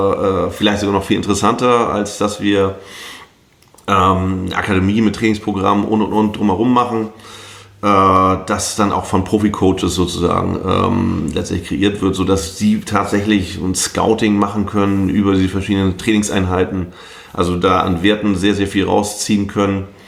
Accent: Germany; würde ich natürlich auch als Deutscher total die Daumen drücken, dass sie das schafft.

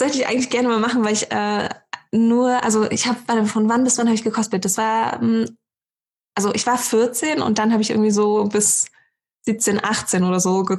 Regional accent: Greifswald, Mecklenburg-Vorpommern, Germany

